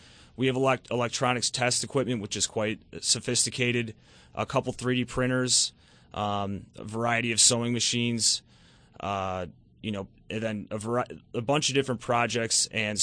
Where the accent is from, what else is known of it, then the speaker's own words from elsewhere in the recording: Chicago, Illinois, United States; now in Rochester, United States; I'm actually from Chicago, Illinois.